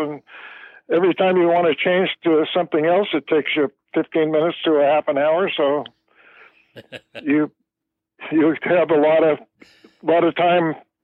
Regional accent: Kensington, California, United States; I was born and raised in basically Berkeley, a little small community called Kensington.

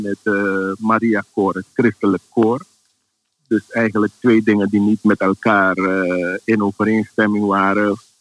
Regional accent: Paramaribo, Suriname; born there; Zoals je weet ben ik geboren in Paramaribo, Suriname. De hoofdstad toen van Suriname.

